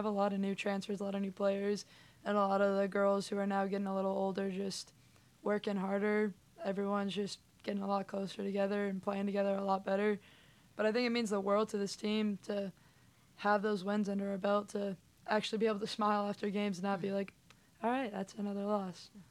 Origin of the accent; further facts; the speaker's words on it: Colorado, United States; now in Mississippi, United States; Well, I was born and raised in Colorado. I've been at Southern Miss for 3 years now.